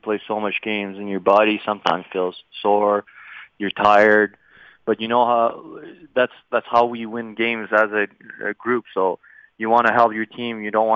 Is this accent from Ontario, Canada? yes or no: no; Val-d'Or, Quebec, Canada; I'm in my hometown. It's a little town of North Quebec, Val-d'Or. That's the name of it.